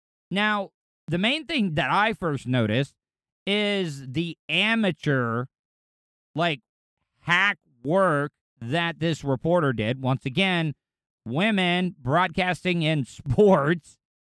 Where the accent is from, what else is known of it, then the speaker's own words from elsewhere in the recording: the South, United States; Like, men, especially in my case, growing up in the South, if you're depressed or you got some mental issue problems and stuff